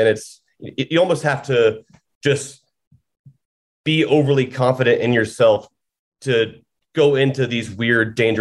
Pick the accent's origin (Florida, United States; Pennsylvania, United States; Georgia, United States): Georgia, United States; I found a case of a missing woman named Tara Grinstead from my home state of Georgia in the small town of Ocilla.